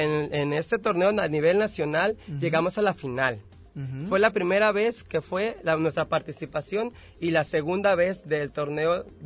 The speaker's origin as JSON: {"language": "Spanish", "town": "Casimiro Castillo", "region": "Jalisco", "country": "Mexico", "tie": "born or raised there", "lives_now": "Puerto Vallarta, Mexico", "said": "yo soy de rancho, soy gente de rancho. Soy de Las Abejas, municipio de Casimiro Castillo, Jalisco. Ay, y desde los 18 años me vine a vivir aquí en Puerto Vallarta a estudiar aquí, el Centro Universitario de la Costa."}